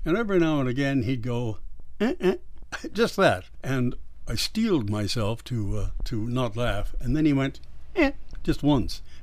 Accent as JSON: {"language": "English", "town": "Winnipeg", "region": "Manitoba", "country": "Canada", "tie": "born or raised there", "said": "although we were both originally from Winnipeg. He's from St. John, New Brunswick, but I was born in Winnipeg."}